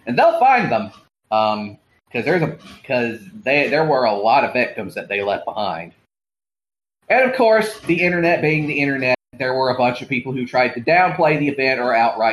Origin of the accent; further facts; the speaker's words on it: Georgia, United States; A few years earlier, there had been a similar massacre in my home state of Georgia, in Atlanta.